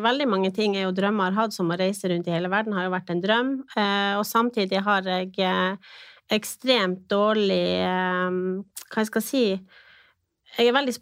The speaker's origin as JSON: {"language": "Norwegian", "town": "Finnsnes", "region": "Troms", "country": "Norway", "tie": "born or raised there", "lives_now": "Tromsø, Norway", "said": "jeg født og oppvokst på Finnsnes, bor nå i Tromsø, har dessverre blitt 33 år"}